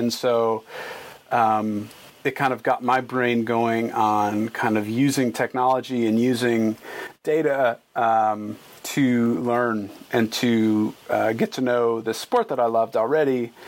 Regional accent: Michigan, United States; now in Chicago, United States; But I moved from Michigan, so I was a Tigers fan growing up, and then I moved to Chicago

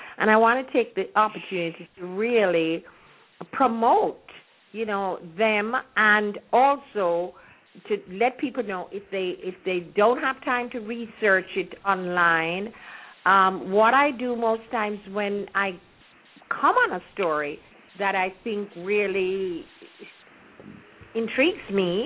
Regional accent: Kingston, Jamaica; You know, in my day, I grew up in Kingston, Lay did too, and we could take the bus and get to the beach and the movie

